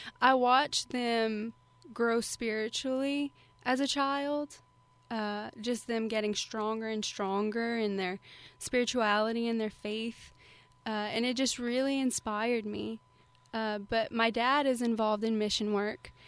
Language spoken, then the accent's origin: English; St. Martinville, Louisiana, United States; Well, I grew up 30 minutes from here in a small town, St. Martinville.